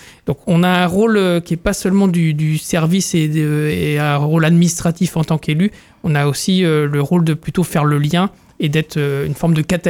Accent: Saint-Juvat, Brittany, France; je suis quelqu'un de la commune, j'ai grandi à Saint-Juva, donc il y a un peu cet ancrage local qui va compter.

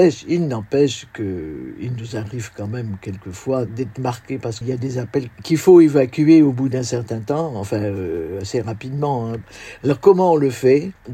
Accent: Saint-Pol-de-Léon, Brittany, France; Je suis bretonne de Saint-Paul-de-Léon, donc Nord Finistère. J'ai 83, je suis une vieille dame là

